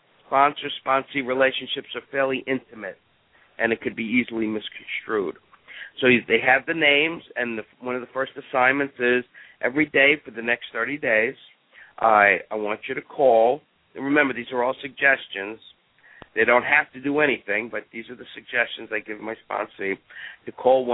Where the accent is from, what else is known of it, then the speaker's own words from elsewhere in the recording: New York, United States; accent: New York; Yeah, I've been gone a long time. I think the reason why most of my New York accent still there is that I'm not smart enough to lose it.